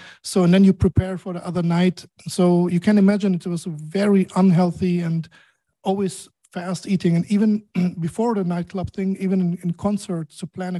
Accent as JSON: {"language": "English", "country": "Germany", "tie": "born or raised there", "moved": "as an adult", "lives_now": "Dubai, United Arab Emirates", "said": "I was born and raised in Germany. So now I'm living since 10 years in Dubai. So I moved 10 years ago from Germany, from a small city to a big and very fast growing, I think the fastest growing city in the world."}